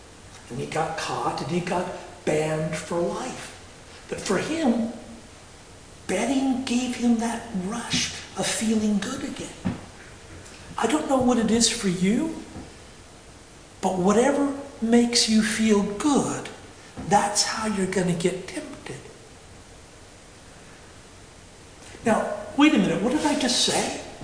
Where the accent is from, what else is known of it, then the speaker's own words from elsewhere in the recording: United States; Now, I'm an American, so bear with me.